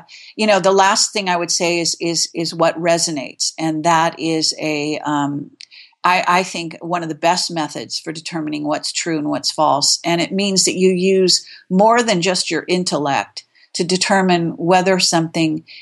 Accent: California, United States; But I also grew up in Northern California, and I was born in Moffett Field

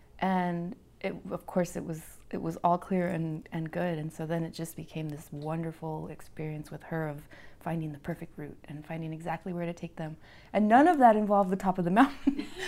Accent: El Paso, Texas, United States; I'm a mother of one, Callista, who's sitting here next to us. And I'm from El Paso, Texas.

